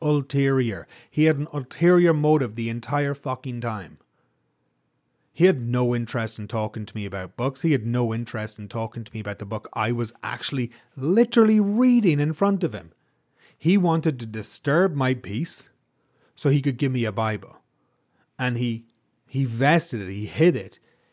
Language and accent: English; Ireland; now in Canada; I grew up in Ireland, folks. Religion was everywhere. And I'm quite happy in Canada where it's not everywhere.